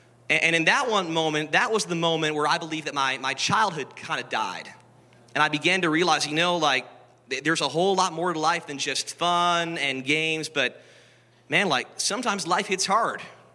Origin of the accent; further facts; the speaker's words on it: Edmonton, Alberta, Canada; back in my hometown of Edmonton.